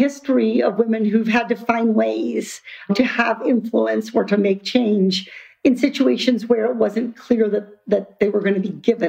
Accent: Iowa, United States; I grew up in Iowa, far from the ocean.

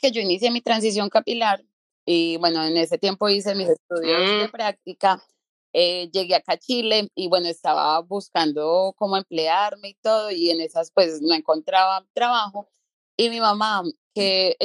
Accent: Manizales, Caldas, Colombia; also born or lived in Bogotá; Yo nací en Bogotá, Colombia, en el 89, tengo 32 años, mis primeros años como tal fueron en Bogotá, ya después como a los 9 años migramos a noroccidente de Colombia, que es una ciudad que se llama Manizales, el eje cafetero.

